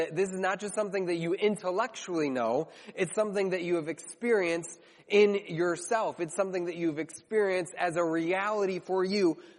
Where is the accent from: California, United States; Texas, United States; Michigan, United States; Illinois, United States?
Illinois, United States; Chicago; when we moved up here, being born and raised in Chicago, one of the things that surprised me the most was how nice Packers fans are.